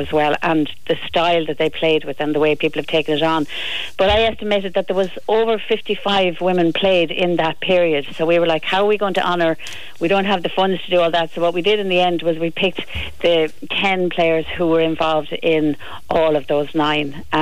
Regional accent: Leinster, Ireland; like, I'm from Laois

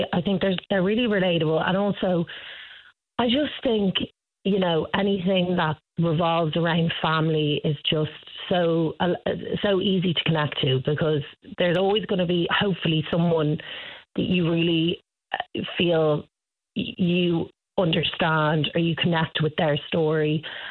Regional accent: Dublin, Leinster, Ireland; so we shot it all over Dublin, which was really cool because I'm from Dublin.

